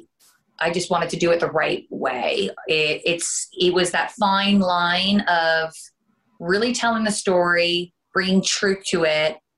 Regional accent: Canada; accent: Canadian; Dawn loves to bust me because my Canadian accent will come out.

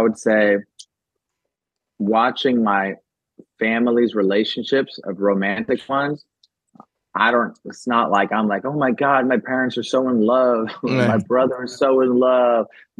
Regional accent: Medellin, Antioquia, Colombia; I'm Colombian. I'm from not Bogota. I'm from Medellin. Like it's a different place.

